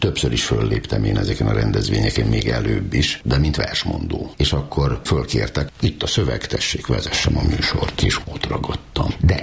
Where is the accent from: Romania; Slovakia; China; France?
Romania; Székely Land; Hát ilyenkor, hogy a székely véreim mondják, ilyenkor megnől az embernek szíve.